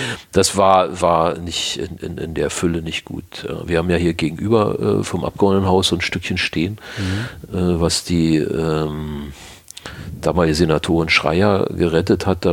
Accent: Berlin, Germany; Wir kommen ja nun alle aus dem Bezirk Pankow, wo Weißen See dazugehört.

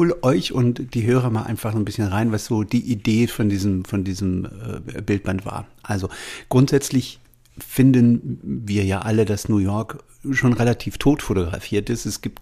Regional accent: Halle, Saxony-Anhalt, Germany; Und ich bin ja aus Sachsen-Anhalt ursprünglich und bin in Halle an der Saale aufgewachsen.

